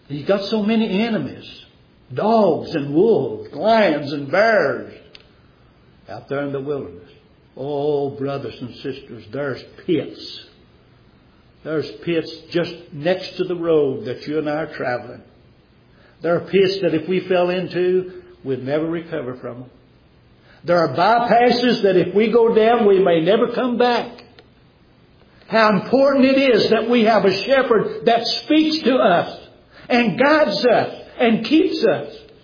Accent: the South, United States; I'm from the South, and we used to run around barefooted all summertime to save our shoes.

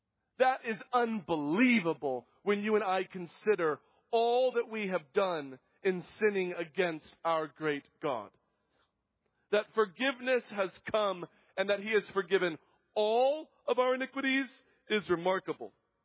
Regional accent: Yuba City, California, United States; Growing up in Yuba City, California, my family and I attended and were members of the First Baptist Church.

